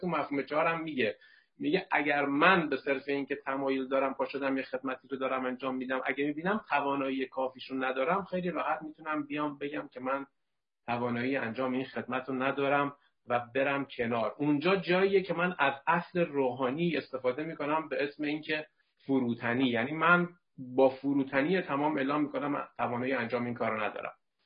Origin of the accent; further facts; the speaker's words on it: Karaj, Alborz, Iran; moved away as an adult; now in Sweden; من چیزی حدود 9 سال از پاکیم تو ایران بودم، تو کرج بودم، خدمتگزار گروه ها، کمیته شهری، ناحیه بودم، ولی خب الان حدود 8 سالم هست از ایران دور شدم، اومدم سوئد